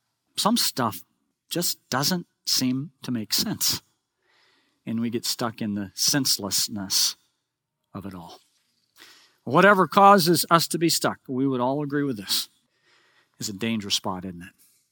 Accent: Oklahoma, United States; So growing up in Oklahoma, I had a lot of opportunity to travel on dirt roads. We had a lot of dirt roads in our little rural town.

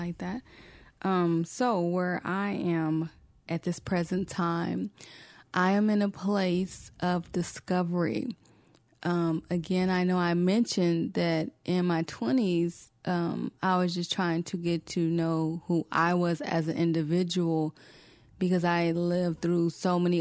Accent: the South, United States; Where I came from the South, we migrated more to West Coast music opposed to East Coast

